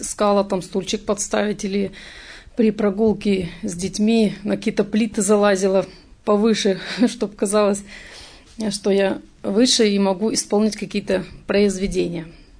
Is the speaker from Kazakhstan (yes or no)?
yes; Kazakhstan; Сама я родом из Казахстана.